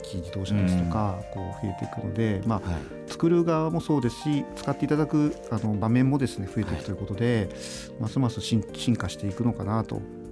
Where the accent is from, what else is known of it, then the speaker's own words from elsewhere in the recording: Yamanashi, Japan; 山梨県の出身になります。